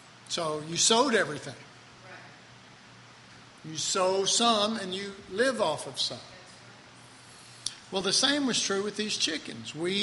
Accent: Dallas, Texas, United States; Well, I'm from Oak Cliff.

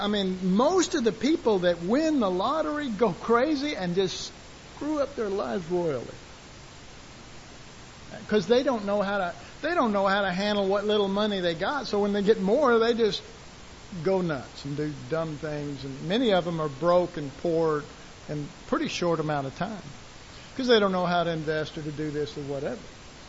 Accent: Dallas, Texas, United States; And I was raised in Oak Cliff. I was raised in foster homes. I lived in orphanages.

